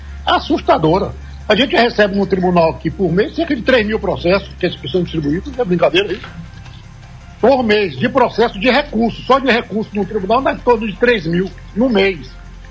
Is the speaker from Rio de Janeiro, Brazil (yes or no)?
no; Vitória da Conquista, Bahia, Brazil; isso é realmente um orgulho muito grande para quem é de Vitória da Conquista, para quem veio de onde eu vim, de família pobre, que lutou muito na vida.